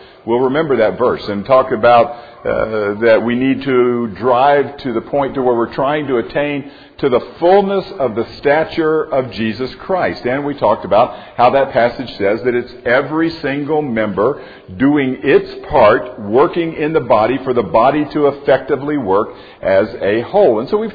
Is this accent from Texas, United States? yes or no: no; Florida, United States; Growing up in Florida, one of the things that was interesting is, you know, depending on where you grow up, you see things that people in other parts of the world don't necessarily see.